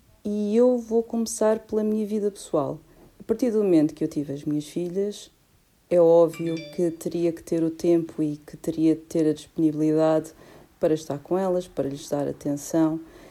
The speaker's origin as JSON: {"language": "Portuguese", "region": "Madeira", "country": "Portugal", "moved": "as an adult", "lives_now": "Lisbon, Portugal", "said": "É verdade, madeirense, ainda tenho algum sotaque, e o sotaque perdi-o porque estou a viver em Lisboa há 20 anos. Há 21 anos."}